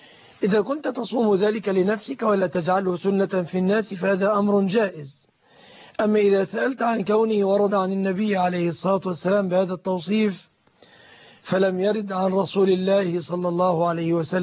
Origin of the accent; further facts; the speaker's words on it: Egypt; في بلادنا مصر